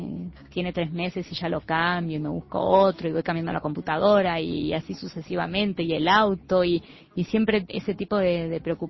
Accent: Uruguay; moved away; nosotros estamos fuera, pero seguimos siendo uruguayos

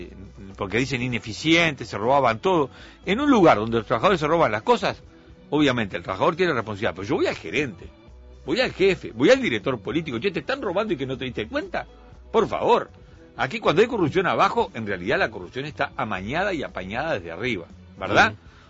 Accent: Flores, Uruguay; en la ciudad que me crié, en Flores, transporte urbano no hay mucho, ¿verdad?

